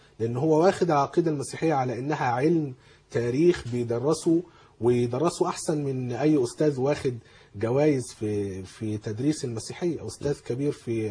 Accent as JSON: {"language": "Arabic", "country": "Egypt", "said": "واحنا فعلا عندنا في مصر معاهد"}